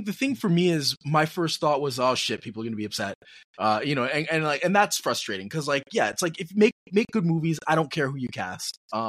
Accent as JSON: {"language": "English", "town": "New York City", "region": "New York", "country": "United States", "tie": "born or raised there", "said": "I grew up in New York in the '80s, so we're good. Perfectly happy with the city right now."}